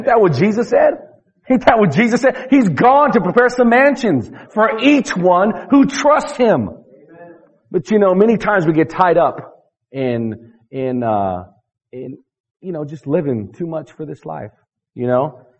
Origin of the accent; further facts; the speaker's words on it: United States; By the grace of God, I'm glad I'm an American. I'm glad I was born here.